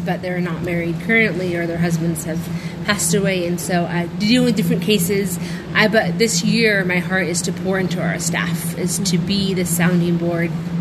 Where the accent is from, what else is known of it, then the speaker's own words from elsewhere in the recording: United States; Especially me being an American, there's a lot of misconception.